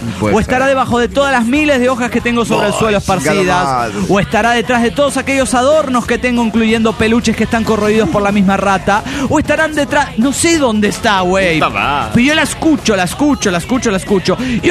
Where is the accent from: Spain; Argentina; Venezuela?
Argentina; Salta; soy de Salta, Argentina.